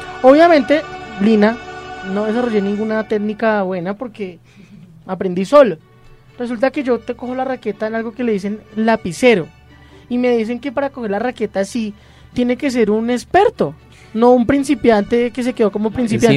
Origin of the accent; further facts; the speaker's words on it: Floridablanca, Santander, Colombia; De Florida Blanca, sí, señor.